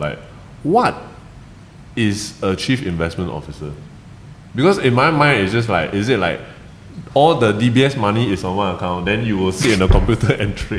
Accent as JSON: {"language": "English", "country": "Malaysia", "said": "I say we, but I'm Malaysian, right?"}